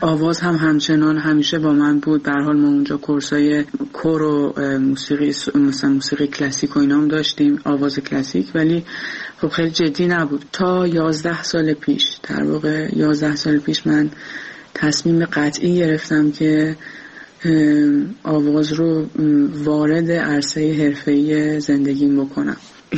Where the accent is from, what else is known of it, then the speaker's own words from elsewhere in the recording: Iran; now in France; به محض اینکه ما از ایران اومدیم به کشور فرانسه